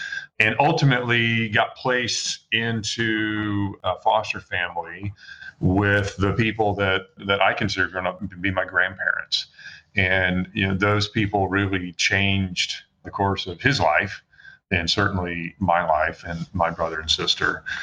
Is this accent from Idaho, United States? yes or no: no; Atlanta, Georgia, United States; Well, yeah, I grew up here in Atlanta, one of the few people in Atlanta from Atlanta, but I had a wonderful childhood